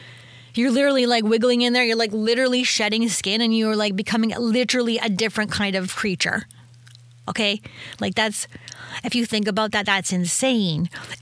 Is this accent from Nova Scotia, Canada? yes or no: no; Orangeville, Ontario, Canada; also born or lived in Shelburne; because I'm from Orangeville and Shelburne